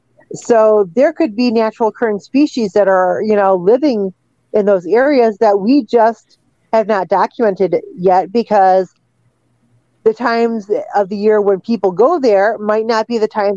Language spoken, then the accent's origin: English; Great Lakes, United States; I'm from the Great Lakes, and we have lots of lake monster reports.